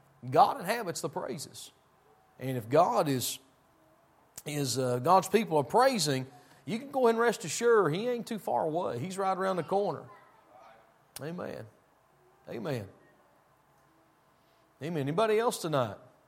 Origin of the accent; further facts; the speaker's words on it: Tennessee, United States; You know, I'm from Tennessee. There's church on around every tree stump down yonder.